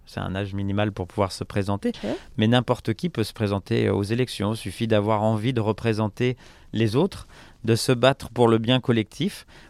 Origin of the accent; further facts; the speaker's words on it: Île-de-France, France; moved away as an adult; also born or lived in Canada; moi, j'ai vécu la plupart de mon enfance en France, dans la banlieue parisienne. Puis j'ai immigré justement au Canada il y a une dizaine d'années. Donc j'ai vécu 10 ans au Canada